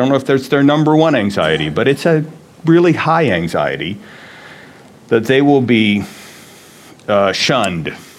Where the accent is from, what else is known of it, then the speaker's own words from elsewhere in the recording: United States; I'm an American, one of my secondary identities. I'm really happy about it.